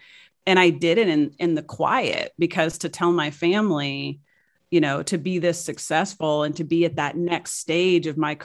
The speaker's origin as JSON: {"language": "English", "region": "Missouri", "country": "United States", "moved": "as an adult", "lives_now": "Seattle, United States", "said": "I'm from Missouri originally, and I was just tired. I was in my 30s. I was like, I'm done with this. So at my 30th birthday, I moved to Seattle."}